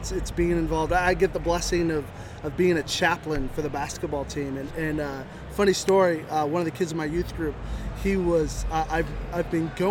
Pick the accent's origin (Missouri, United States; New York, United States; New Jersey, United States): Missouri, United States; Kimberling City; I am from Kimberling City, Missouri. It's right there on beautiful Table Rock Lake.